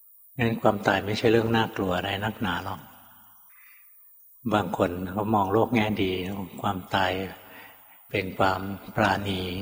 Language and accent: Thai; Bangkok, Thailand; ตอนหลวงพ่อเด็กๆนะอยู่เกิดในกรุงเทพนี่แหละ